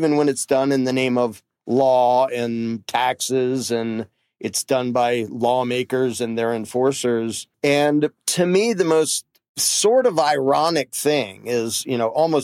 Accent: United Kingdom; I think I'm just British. Oh, I did find out I have some Scottish in there

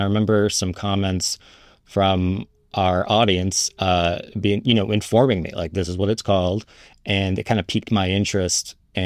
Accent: Florida, United States; now in Los Angeles, United States; I'm from Florida originally. I've been living in Los Angeles for probably the past 15 years.

